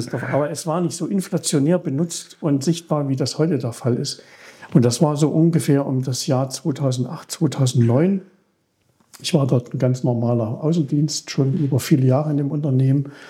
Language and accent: German; Leipzig, Saxony, Germany; Ich komme aus Leipzig, lebe in Leipzig